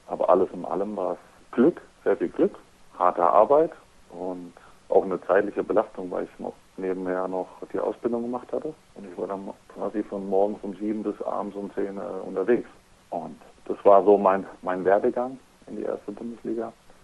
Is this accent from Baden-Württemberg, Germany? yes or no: yes; Freiburg, Baden-Württemberg, Germany; also ich und meine Frau, wir kommen ja beide aus Freiburg. Wir sind jetzt eben wegen dem Handball hierher gezogen.